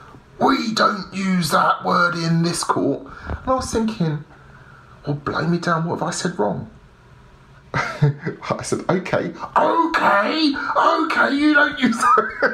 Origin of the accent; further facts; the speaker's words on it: London, United Kingdom; accent: South London; I'm a Londoner. When I'm not speaking very slowly, I used to speak very fast with a very strong South London accent, because that's me. I grew up in social housing.